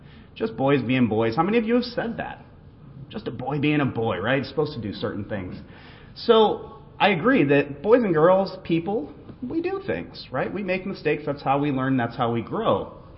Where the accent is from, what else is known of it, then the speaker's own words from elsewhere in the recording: Massachusetts, United States; They're a little different in my state, my home state of Massachusetts.